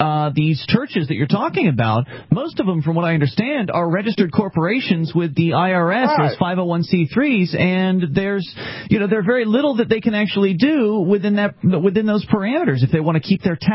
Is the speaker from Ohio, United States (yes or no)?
no; Florida, United States; I grew up a Presbyterian in Florida, and, you know, I went to church camp and everything